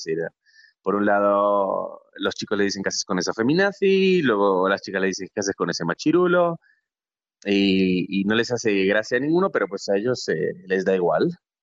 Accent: Buenos Aires, Argentina; en esta peli aparece más mi yo porteño, ¿no? Mi yo de Buenos Aires, sí.

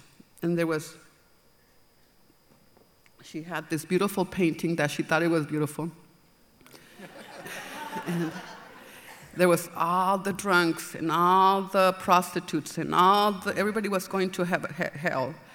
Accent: Mexico; English is a second language; So I come from a Hispanic family. I grew up in Mexico in a little town. It's in the middle of nowhere.

